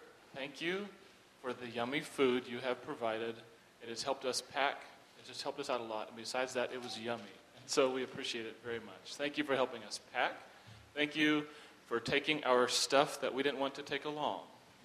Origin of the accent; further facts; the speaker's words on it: Kansas, United States; But we are very, very glad to say that we grew up in Kansas. We love the community. We love the people.